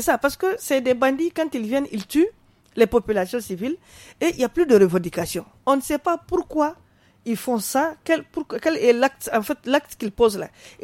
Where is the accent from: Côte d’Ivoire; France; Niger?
Niger; parce que nous sommes tous des Nigériens